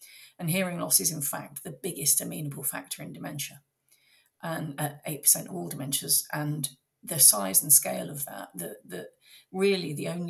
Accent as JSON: {"language": "English", "region": "Midlands", "country": "United Kingdom", "tie": "born or raised there", "said": "I'm a 56-year-old woman, so fairly unusual in a tech startup. I grew up in the Midlands in the UK as the youngest child of a family of four"}